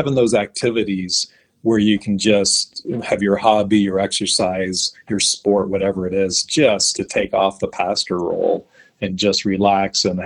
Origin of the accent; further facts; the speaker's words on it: Canada; born there; You know, I'm Canadian by birth, so I love playing ice hockey.